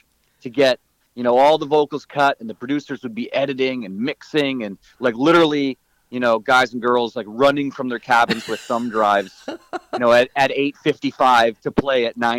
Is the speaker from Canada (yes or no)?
yes; Niagara Falls, Ontario, Canada; I grew up in Niagara Falls. There was no country station